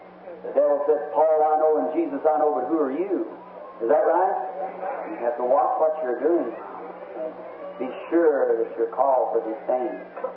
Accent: United States; I'm American. I love my nation. I'm willing to go to war anytime it goes to war.

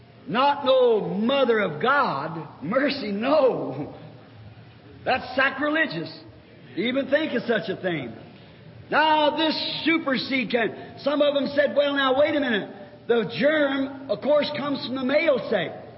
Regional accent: Ireland; remember my background, I'm an Irishman. My background was Catholic.

